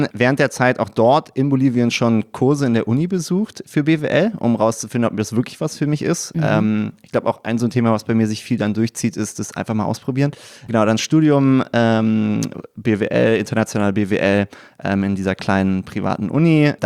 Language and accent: German; Berlin, Germany; Also, ich bin Berliner, deswegen auch Abi in Berlin gemacht.